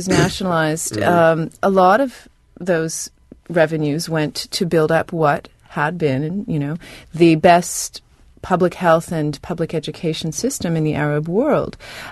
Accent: Canada; I was a child growing up in Canada in the 70s.

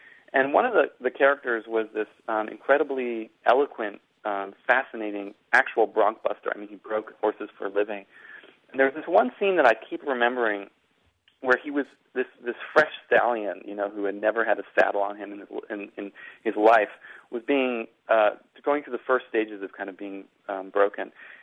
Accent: Boston, Massachusetts, United States; born there; now in Brooklyn, United States; I'm an East Coast boy, you know. I was born in Boston. I live in Brooklyn now.

